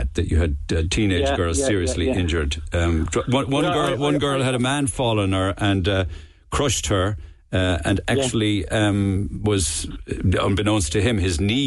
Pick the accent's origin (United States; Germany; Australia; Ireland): Ireland; Cork, Munster; I'm from Cork myself.